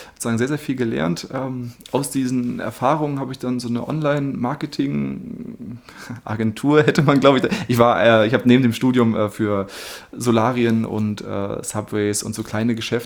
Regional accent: Neubrandenburg, Mecklenburg-Vorpommern, Germany; wir kommen beide aus Neubrandenburg und kannten uns aber tatsächlich in Neubrandenburg nicht

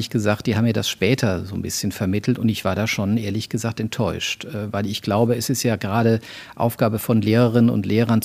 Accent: Mannheim, Baden-Württemberg, Germany; also born or lived in Würzburg; Ich bin in Würzburg geboren. Ich bin zwischen Mannheim und Heidelberg, so im Großraum Mannheim, dann später auch groß geworden.

